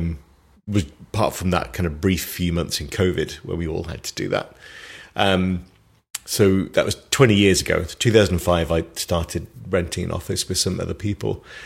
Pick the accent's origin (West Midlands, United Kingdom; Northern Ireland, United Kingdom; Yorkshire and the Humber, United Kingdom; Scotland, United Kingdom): West Midlands, United Kingdom; Leamington Spa; I'm from Royal Leamington Spa, damn you.